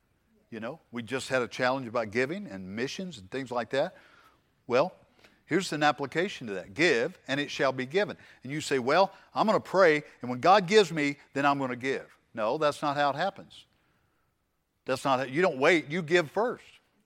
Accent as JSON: {"language": "English", "region": "Missouri", "country": "United States", "said": "Yeah, I'm from Missouri. I'm a show me guy, right?"}